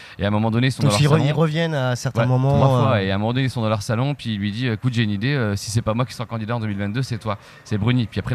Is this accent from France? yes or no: yes; Lille, Hauts-de-France, France; À Lille, ça va. On est de Lille, ça passe.